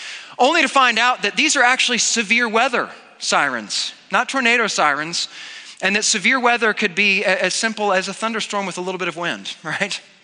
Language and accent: English; Missouri, United States; now in Fort Worth, United States; So I grew up in Missouri, and the only time that you ever heard a weather siren, it meant get to the basement right away.